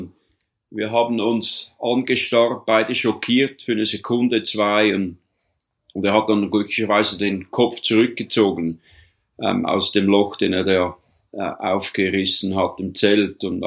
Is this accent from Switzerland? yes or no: yes; Switzerland; moved away as an adult; now in Canada; ich bin eigentlich Schweizer, habe Doppelbürgerschaft, bin Kanada-Schweizer, lebe seit bald 37 Jahren jetzt hier in Kanada, in den kanadischen Rocky Mountains